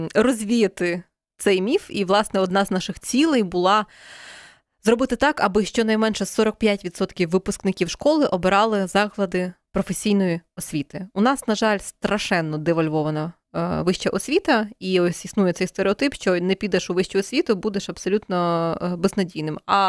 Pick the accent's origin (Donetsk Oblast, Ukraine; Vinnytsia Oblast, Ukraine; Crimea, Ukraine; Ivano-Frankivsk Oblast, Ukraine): Vinnytsia Oblast, Ukraine; Ladyzhyn; це не 36 тисяч, наприклад, в моєму рідному містечку Латижин.